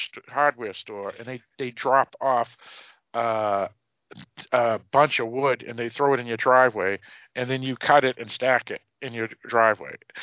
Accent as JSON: {"language": "English", "region": "Massachusetts", "country": "United States", "tie": "born or raised there", "lives_now": "New Hampshire, United States", "said": "even though I'm from New England and I live in New Hampshire and I grew up in Massachusetts"}